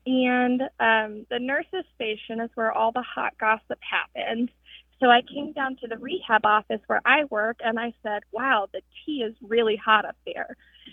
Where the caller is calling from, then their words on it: Denton, Texas, United States; I'm calling from Denton, Texas.